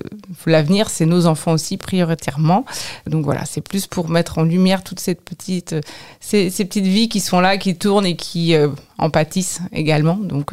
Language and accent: French; La Flèche, Pays de la Loire, France; je suis à La Flèche depuis toute petite. Je suis née à La Flèche, j'ai grandi à La Flèche.